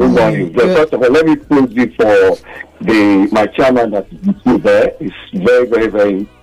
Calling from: Ojota, Lagos, Nigeria; I'm calling from Ojota.

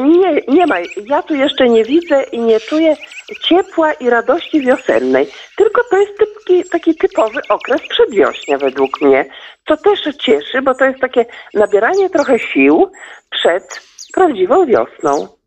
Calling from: Podlaskie Voivodeship, Poland; Ja chciałam powiedzieć, że tutaj u nas na Podlasiu jest jeszcze cicho wszędzie, smętnie wszędzie, chłodno wszędzie.

